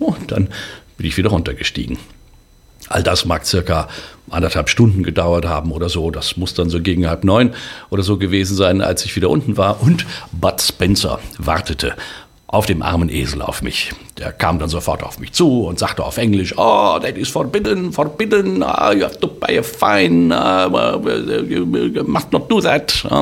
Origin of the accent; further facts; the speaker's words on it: Germany; Ja, ja, sag ich, aber bist du wirklich Deutscher? Ja, ja, mir viel mir, 100%.